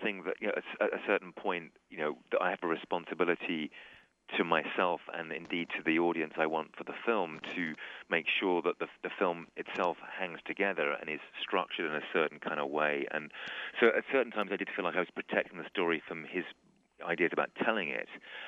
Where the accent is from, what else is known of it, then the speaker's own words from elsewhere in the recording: United Kingdom; He's French, I'm British.